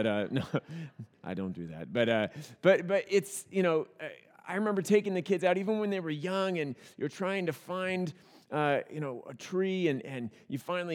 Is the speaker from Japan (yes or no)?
no; Oregon, United States; Now, we come from Oregon, and it's the Christmas tree capital of the world.